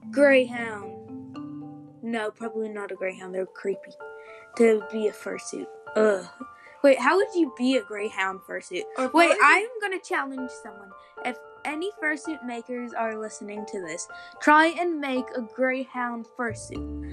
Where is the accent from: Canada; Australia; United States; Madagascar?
Australia; Like hearing kookaburras since we're Aussie.